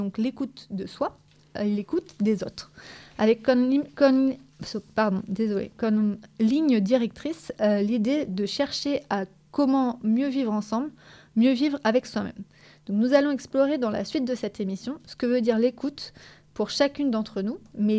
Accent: northern France, France; moved away as an adult; now in Marseille, France; moi, j'ai 33 ans. À la base, je viens du nord de la France, donc pas marseillaise de naissance, mais plutôt marseillaise de cœur. Et moi, j'ai découvert Marseille quand j'avais 18 ans. En fait, je suis venue ici pour mes études.

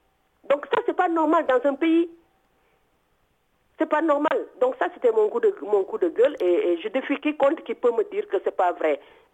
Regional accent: Senegal; On est tous des Sénégalais

